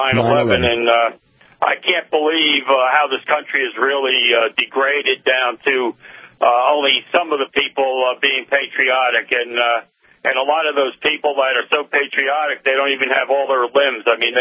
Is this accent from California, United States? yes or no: no; Newark, New Jersey, United States; the flight from my hometown of Newark, where the Newark Airport is